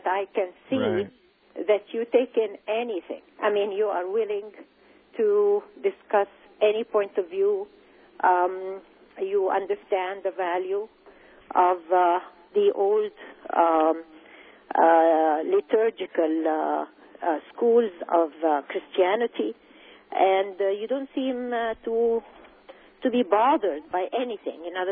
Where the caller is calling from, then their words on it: Seattle, Washington, United States; And I'm calling from Seattle, Washington.